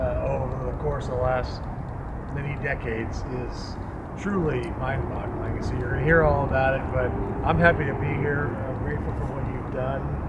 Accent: Los Angeles, California, United States; I grew up in Los Angeles area. I love L.A.

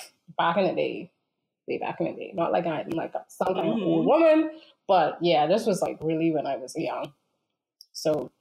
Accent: Bahamas; I'm from the Bahamas.

